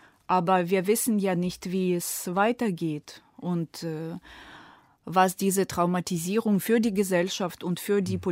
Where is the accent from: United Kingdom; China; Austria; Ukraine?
Ukraine; ist das jetzt nicht ein bisschen arrogant, mir als Ukrainerin das zu erzählen?